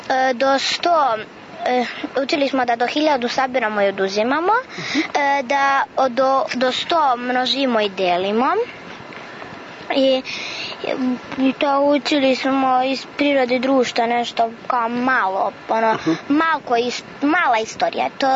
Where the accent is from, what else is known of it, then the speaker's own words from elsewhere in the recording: Gornji Milanovac, Šumadija, Serbia; Ja sam iz Gornjeg Milanovca, ali sam sada došla kod bake.